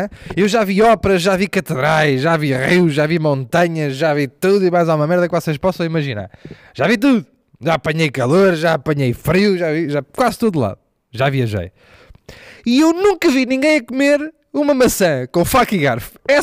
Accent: Lisbon, Portugal; Para já eu sou de Chelas.

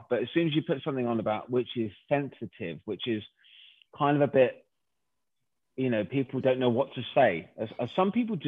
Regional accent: Twickenham, London, United Kingdom; we're from Twickenham originally.

